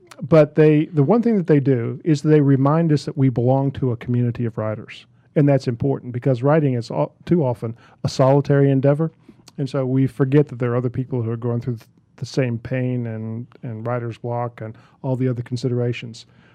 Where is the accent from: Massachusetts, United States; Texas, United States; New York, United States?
Texas, United States; Then there are a couple of reminiscences of me growing up in Texas, and particularly with my family, my father, mother, and my sister.